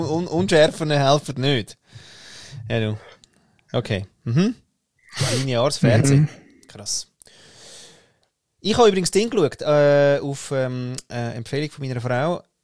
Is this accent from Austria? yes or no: yes; Austria; Kenne ich als Österreicher nicht